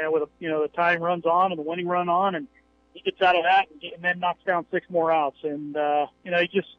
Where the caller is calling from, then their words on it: Wrightsville Beach, North Carolina, United States; I'm actually calling from Wrightsville Beach right now as we speak.